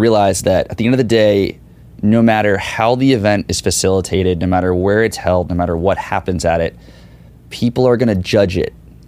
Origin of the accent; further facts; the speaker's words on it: Tampa, Florida, United States; So Tampa, my hometown.